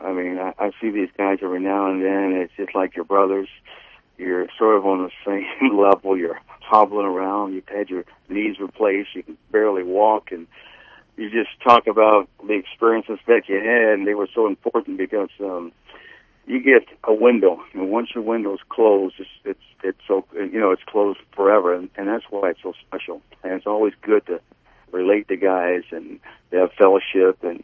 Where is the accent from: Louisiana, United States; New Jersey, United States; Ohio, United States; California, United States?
Ohio, United States; Cincinnati; I grew up in Cincinnati, Ohio, with, I guess, not a whole lot of options in terms of what are we going to do in life